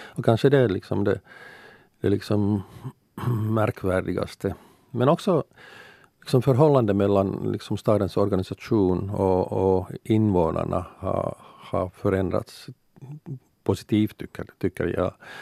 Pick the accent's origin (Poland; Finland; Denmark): Finland; Helsinki, Uusimaa; Och Helsingfors är min hemstad, så det är ganska naturligt att jag fortsätter till slut.